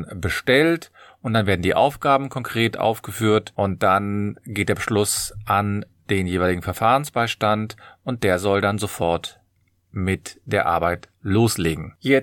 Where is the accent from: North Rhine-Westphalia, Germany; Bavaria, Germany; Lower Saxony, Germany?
North Rhine-Westphalia, Germany; Cologne; ich komme aus Köln, ich bin Fachanwalt für Familienrecht